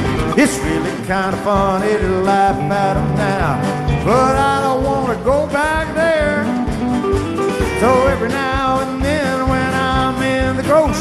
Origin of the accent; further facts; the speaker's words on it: Mississippi, United States; which will take us through my home state of Mississippi as we're heading down there.